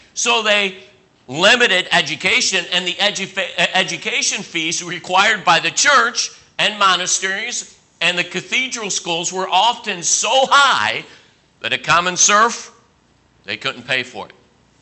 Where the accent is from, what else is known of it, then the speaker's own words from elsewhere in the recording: Cleveland, Ohio, United States; like me, I grew up in Cleveland, Ohio. So if you grew up with a gun in Cleveland, Ohio, you were a gangster, all right, or a thug, all right?